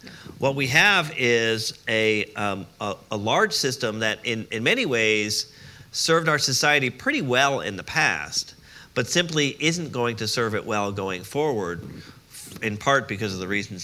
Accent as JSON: {"language": "English", "region": "Connecticut", "country": "United States", "tie": "born or raised there", "said": "I went to an unbelievably good public high school. I grew up in Connecticut."}